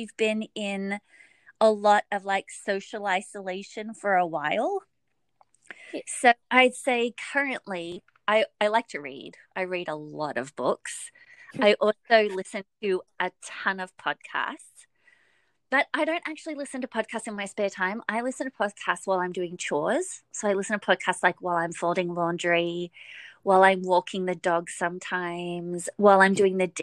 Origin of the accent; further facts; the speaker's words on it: Australia; now in Hawaii, United States; So it actually feels a lot more like my childhood growing up in Australia than it did to me living in America on the mainland.